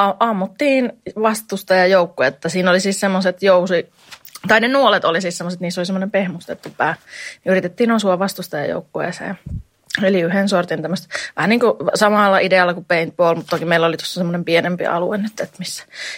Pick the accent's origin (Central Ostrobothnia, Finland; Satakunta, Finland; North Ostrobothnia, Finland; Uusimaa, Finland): Satakunta, Finland; Pori; tuun Porista